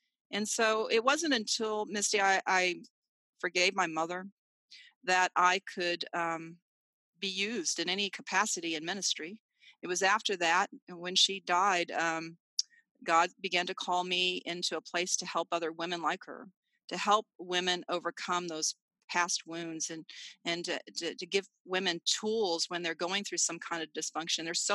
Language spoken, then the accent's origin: English; San Antonio, Texas, United States; when I went back to sports at my hometown of San Antonio.